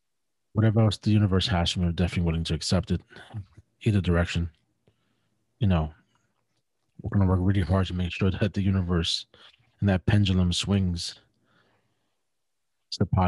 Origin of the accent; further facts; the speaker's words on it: Brooklyn, New York, United States; To being honest about growing up in Brooklyn and how hard it is to grow up in a hood and live through it and survive it.